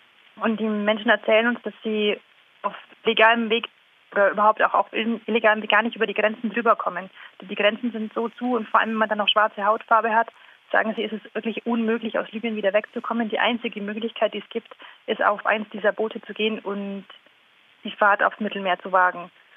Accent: Germany; Ich als Deutsche möchte einfach hingehen.

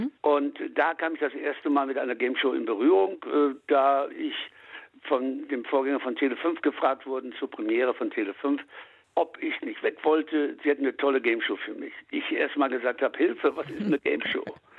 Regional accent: Münster, North Rhine-Westphalia, Germany; ich bin gebürtiger Münsteraner

